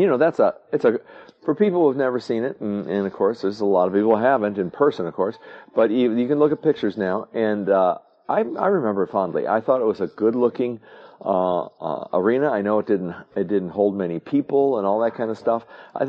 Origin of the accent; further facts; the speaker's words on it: St. Louis, Missouri, United States; Well, yeah, we're from St. Louis, of course